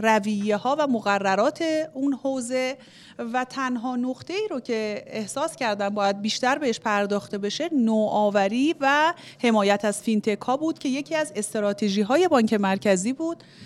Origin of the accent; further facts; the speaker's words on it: Iran; ما همه ایرانیم با یه فرهنگ، تمدن، یه سبقه